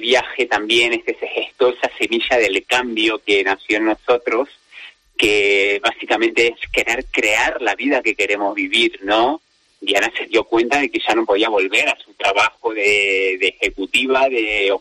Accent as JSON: {"language": "Spanish", "country": "Argentina", "said": "soy argentino, y hacía ya 2 años y medio que no veía a mi familia"}